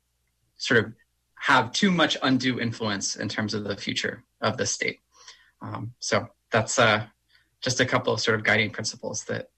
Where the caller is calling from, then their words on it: Sitka, Alaska, United States; I'm zooming in from Sitka